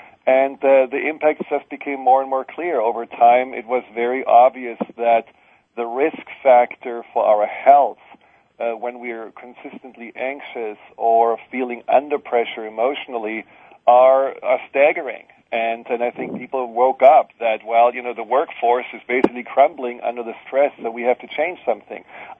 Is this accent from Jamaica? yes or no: no; Germany; now in United States; you know, I'm from Germany, and, I mean, it's there as well present, but I think here in the U.S. it's even more present